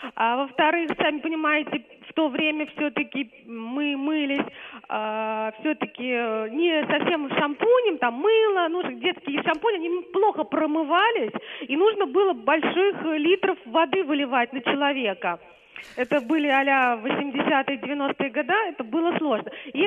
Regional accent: Moscow, Russia; Здравствуйте … я из Москвы.

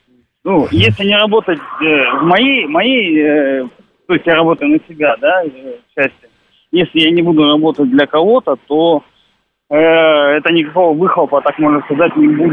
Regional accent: Petrozavodsk, Republic of Karelia, Russia; moved away as an adult; now in Moscow, Russia; Я не москвич, не из Подмосковья. Приехал 8 лет назад из такого славного республики Карелия, город Петрозаводск.

